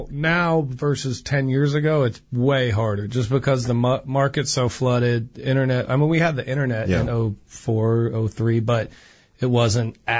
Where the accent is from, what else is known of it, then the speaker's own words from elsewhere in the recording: Pittsburgh, Pennsylvania, United States; And just to be fair, like, I'm from Pittsburgh.